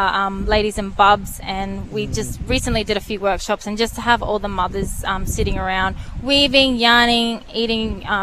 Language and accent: English; Mossman, Queensland, Australia; now in Cairns, Australia; Yep, so I'm from Mossman Daintree. I grew up there and I've been in Cairns now for probably the last 15 years.